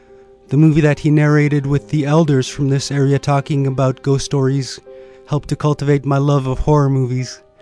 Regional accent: Nabuskak, Alaska, United States; I'm from Nabuskak, Alaska.

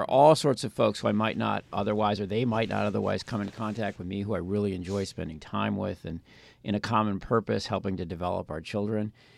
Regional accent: Minnesota, United States; I grew up in Minnesota, and I noticed amongst, I'm the oldest of six

